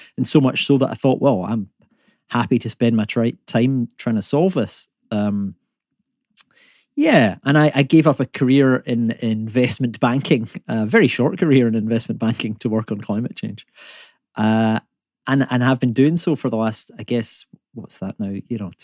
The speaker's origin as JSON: {"language": "English", "region": "Scotland", "country": "United Kingdom", "accent": "Scottish", "said": "when I say the word law in my accent, it's not the way most British people say it. It's very Scottish."}